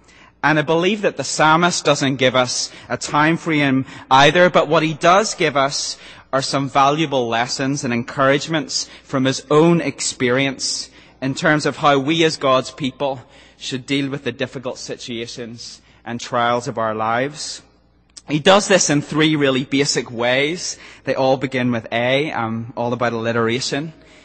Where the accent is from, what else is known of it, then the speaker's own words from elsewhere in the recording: Ireland; Maybe it's because I'm Irish and we do all things backwards.